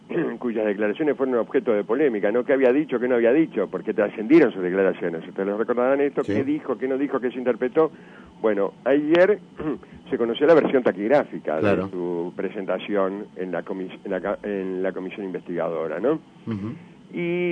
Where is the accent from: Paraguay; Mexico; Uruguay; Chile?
Uruguay